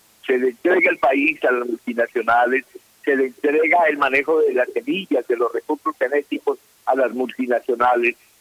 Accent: Tolima, Colombia; born there; nosotros vemos el sitio donde yo nací en este momento, en Chilí, el páramo de Chilí

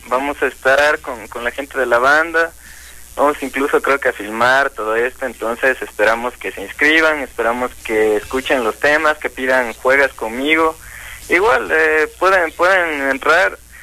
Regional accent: Ecuador; Como artista, mira, yo estoy a favor.

